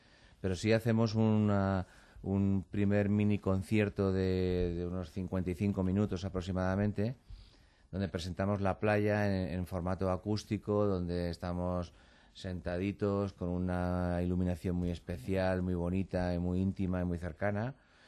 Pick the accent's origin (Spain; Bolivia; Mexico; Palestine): Spain; Madrid, Community of Madrid; soy madrileño, soy de Madrid, vivo en Madrid